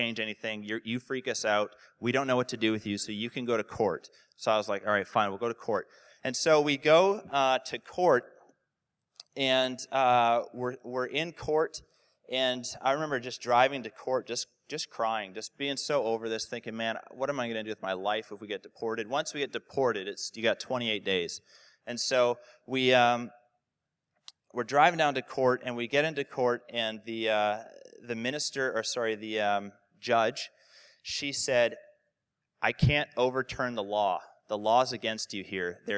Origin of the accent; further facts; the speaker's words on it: Canada; As a Canadian